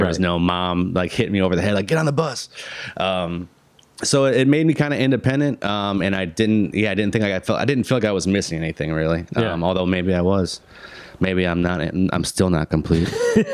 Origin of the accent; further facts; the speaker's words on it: Mazon, Illinois, United States; But as I said, growing up in Illinois, you know, there wasn't in Mazan, where I'm from, it's 800 people. You know, you have to drive to the next town to go to Walmart.